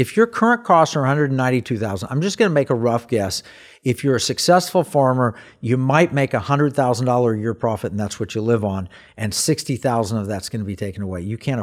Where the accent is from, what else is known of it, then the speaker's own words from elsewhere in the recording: Texas, United States; I'm Texan through and through. Our Oklahoma background, love beef.